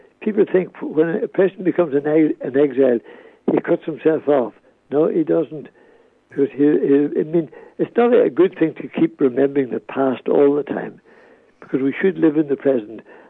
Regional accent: Glencar, Ulster, Ireland; also born or lived in Malin Head, Ireland; Well, I grew up in Glencar, but I was born in a place called Malin Head, County Donegal. And then we came right down to a place called Carrick in the south.

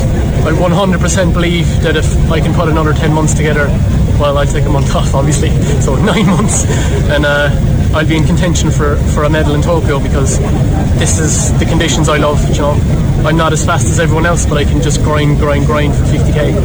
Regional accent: Ireland; being Irish, it's good to, we just love misery

